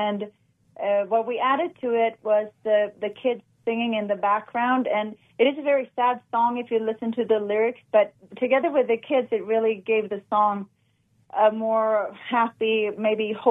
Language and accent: English; Sweden; I am from Sweden.